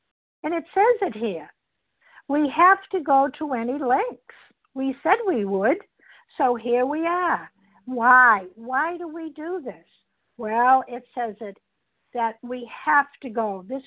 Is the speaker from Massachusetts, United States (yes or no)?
yes; Massachusetts, United States; I'm from Massachusetts.